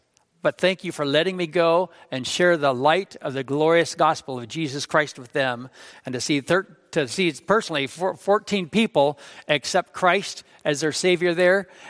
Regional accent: Twin Falls, Idaho, United States; now in Schaumburg, United States; just like I was open from Twin Falls, Idaho, to come to a place, Schaumburg, Illinois. I never heard of that in my life, but I've been here 26 years.

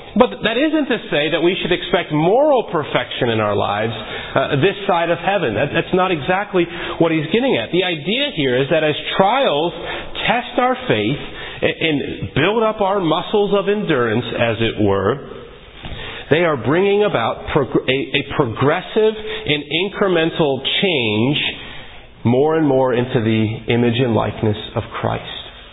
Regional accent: West Virginia, United States; Where I grew up in West Virginia, we had many steel mills.

